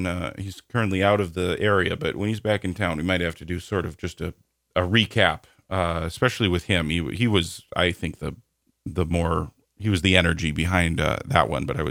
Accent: Minnesota, United States; I'm from Minnesota

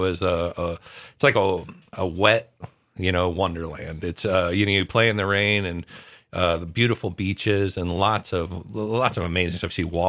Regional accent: Alaska, United States; also born or lived in Redding, California; So I lived there my whole childhood

